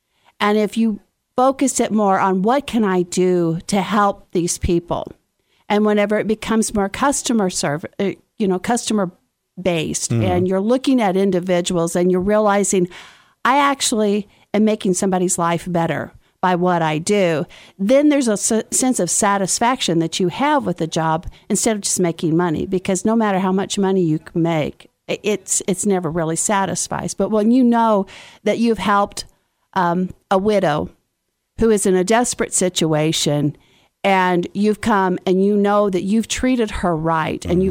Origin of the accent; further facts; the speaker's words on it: Branson, Missouri, United States; we moved back here because this is where we are from. We are from Branson. We're both Branson High School graduates.